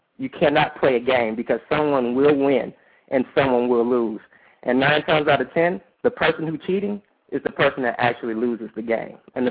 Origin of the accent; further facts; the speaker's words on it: Dallas, Texas, United States; I am from Dallas, Texas.